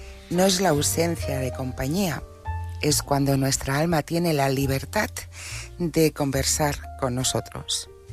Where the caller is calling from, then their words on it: Barcelona, Catalonia, Spain; de Barcelona.